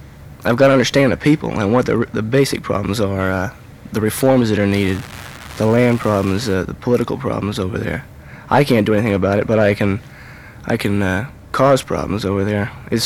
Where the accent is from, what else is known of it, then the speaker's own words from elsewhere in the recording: Riverside, California, United States; I'm from Riverside, California.